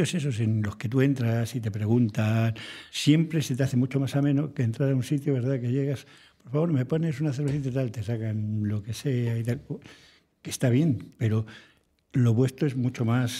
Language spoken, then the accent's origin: Spanish; Galicia, Spain; yo, como soy gallego, pues por eso te lo digo.